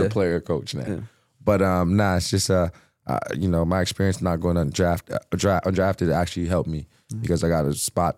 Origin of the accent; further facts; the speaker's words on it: Lubumbashi, Haut-Katanga, DR Congo; I'm like, jeez, how does this guy know I'm from Lubumbashi?